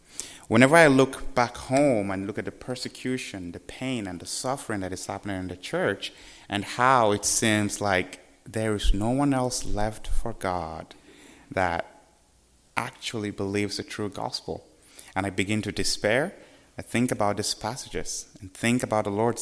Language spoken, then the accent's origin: English; Nasarawa, Nigeria; I'm from Nigeria, and I was born in Nasarawa State of Nigeria.